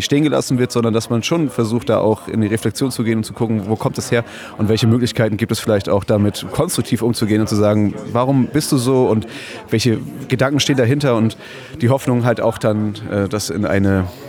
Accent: Saxony, Germany; Ja, also ich komme aus Sachsen

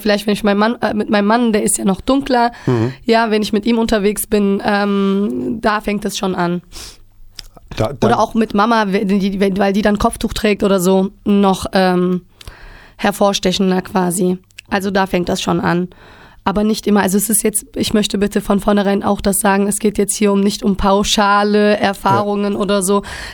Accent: Berlin, Germany; Ich meine, ich komme wirklich aus Berlin, ne?

